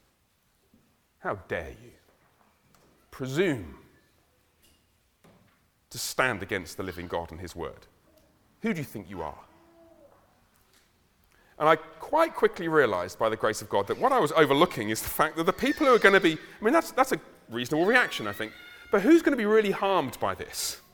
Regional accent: London, United Kingdom; We come from London, it's a bit like California.

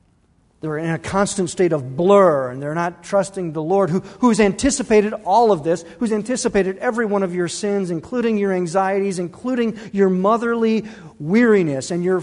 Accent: Illinois, United States; in the suburb city that I grew up in Illinois, we knew where those kids lived.

